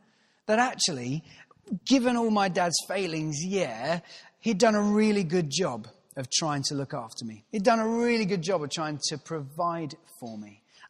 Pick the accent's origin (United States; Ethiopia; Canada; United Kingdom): United Kingdom; Croxley Green, East of England; I grew up, as you can tell, not in Manchester or Salford. I grew up near London in a town called Croxley Green.